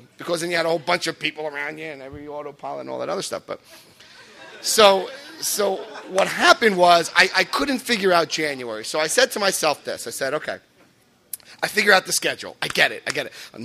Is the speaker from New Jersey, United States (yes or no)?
yes; Paterson, New Jersey, United States; I'm from Paterson, New Jersey.